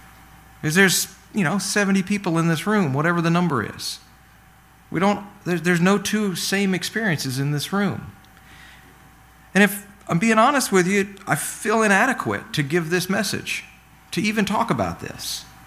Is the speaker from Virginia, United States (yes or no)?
yes; Virginia, United States; So I grew up in Virginia, I'm one of seven kids.